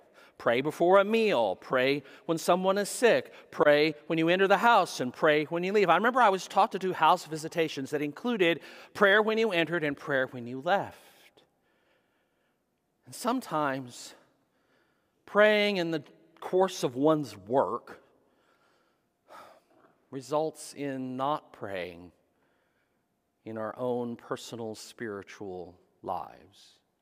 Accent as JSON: {"language": "English", "region": "Texas", "country": "United States", "said": "because both Eldridge and I were from Texas, and they all loved to hear us say the word microwave as a Texan."}